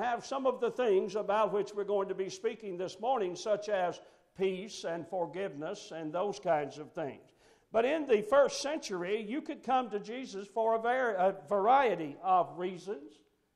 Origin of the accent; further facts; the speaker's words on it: Mount Sterling, Kentucky, United States; I'm a native of Montgomery County, so I'm a homeboy. I'm not far from here. I grew up in Mount Sterling, and know a whole lot of you from that.